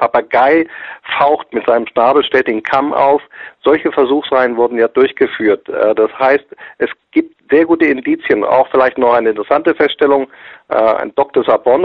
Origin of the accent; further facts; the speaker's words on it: Australia; ich bin ja in Australien aufgewachsen